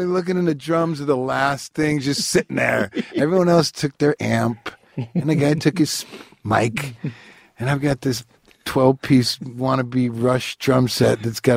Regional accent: Detroit, Michigan, United States; because I grew up in Detroit

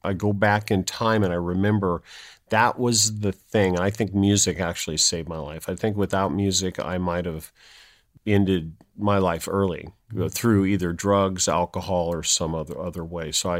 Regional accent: San Jose, California, United States; born there; I was born in San Jose, California. My father was the first in our family to be born in America. His parents, my grandparents, were immigrants from Italy.

